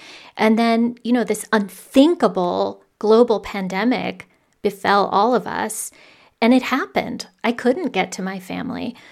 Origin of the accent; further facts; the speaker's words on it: United States; Yeah, I mean, I'm American, so obviously that trip is longer for me.